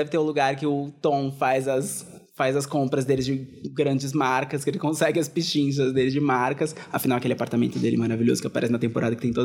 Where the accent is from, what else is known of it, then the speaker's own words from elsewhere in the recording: Santos, São Paulo, Brazil; mesmo eu que morei em Santos a minha vida inteira, Santos não é exatamente uma cidade super pequena como Pão ou como Tatuí